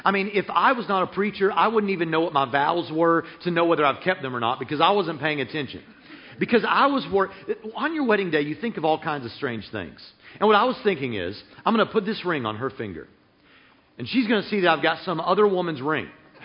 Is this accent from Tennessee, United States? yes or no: yes; Nashville, Tennessee, United States; By the way, I'm not actually a northerner. I'm from Nashville, Tennessee.